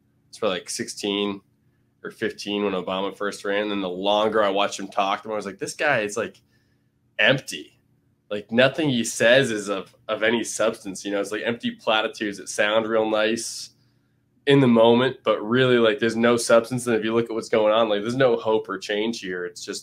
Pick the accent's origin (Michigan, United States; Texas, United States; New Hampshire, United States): New Hampshire, United States; Manchester; I grew up in New Hampshire. I grew up in Manchester, and I've got 11 siblings.